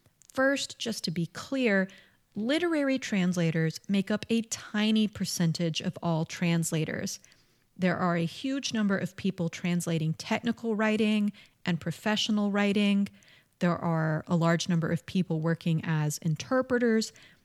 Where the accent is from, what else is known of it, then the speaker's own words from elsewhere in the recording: Atlanta, Georgia, United States; I'm from South Metro Atlanta. My high school offered 2 foreign languages.